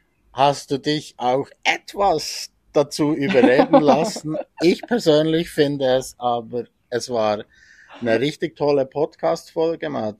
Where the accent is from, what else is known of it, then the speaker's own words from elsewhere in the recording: Switzerland; Wir bei uns in der Schweiz